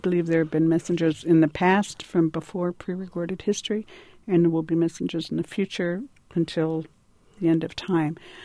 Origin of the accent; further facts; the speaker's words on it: Urbana, Illinois, United States; I was born in Urbana.